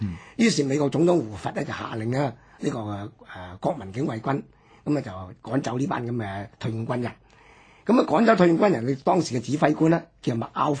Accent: Hong Kong; 我哋香港人特別對大陸嘅關注。

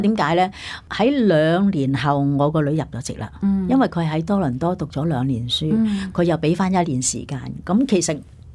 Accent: Hong Kong; moved away as an adult; 我就系觉得我喺香港出世，喺香港大。

